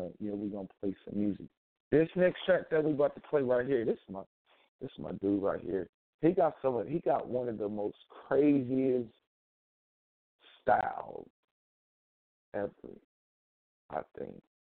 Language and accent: English; Kansas City, Missouri, United States; from my hometown, Kansas City, Missouri.